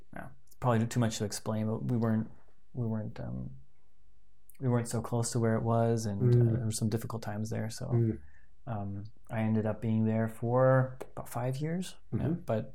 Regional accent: United States; Well, I mean, since I was from the States, I'm very closely connected to the kind of theology that came from there.

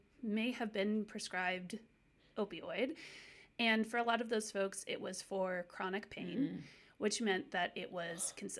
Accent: Ohio, United States; Growing up in Ohio, I felt like this was something that people were always a little bit talking about.

